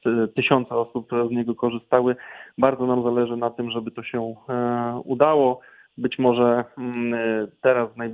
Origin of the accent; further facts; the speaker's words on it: Wałbrzych, Lower Silesian Voivodeship, Poland; Sam pochodzę z aglomeracji wałbrzyskiej, gdzie na przestrzeni lat nasz region otrzymywał bardzo wiele ciosów.